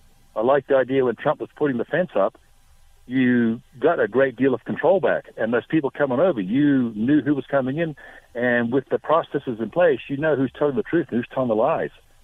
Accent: Beaudesert, Queensland, Australia; And I've been told from my hometown where I grew up in Beaudesert, they've now opened the rifle range back up again, so people are out there practicing.

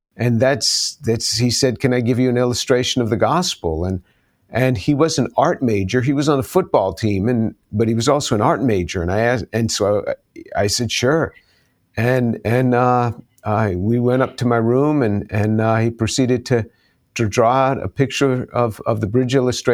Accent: New York, United States; I was born in New York City, grew up just north of the city. My first home was right in the heart of the city, but grew up just north of the city, just maybe a 20-25 minute drive north of Midtown.

